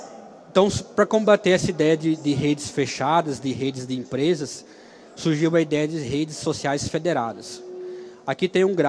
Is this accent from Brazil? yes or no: yes; Maceió, Alagoas, Brazil; born there; accent: mix of Alagoas and southern Brazil; now in Curitiba, Brazil; Eu moro em Curitiba há 23 anos. Esse sotaque não é de curitibano, então é uma mistura meio de alagoano, que eu nasci em Maceió, com o pessoal do Sul.